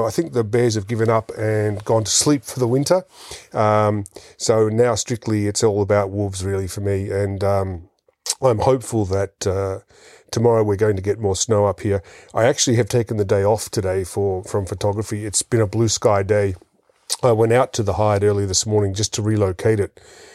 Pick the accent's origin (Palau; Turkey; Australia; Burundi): Australia; as an Australian citizen, I need a visa to go to Mongolia